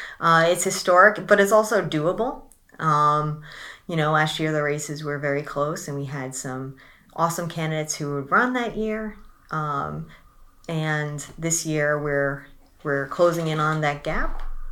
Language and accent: English; Morris Township, New Jersey, United States; now in Morris Plains, United States; Well, I was born and raised in Morris County. I was born in Morristown Memorial Hospital, mm-hmm. and I was raised in Morris Township, lived in Morristown, and now I'm living in Morris Plains.